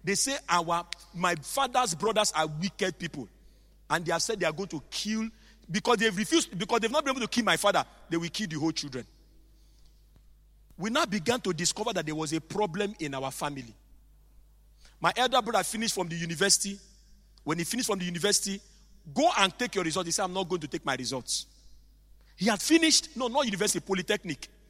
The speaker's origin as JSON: {"language": "English", "town": "Owerri", "region": "Imo", "country": "Nigeria", "said": "You think I'm from Ishekiri. I'm not from Ishekiri. I'm from Owerri in Imo State."}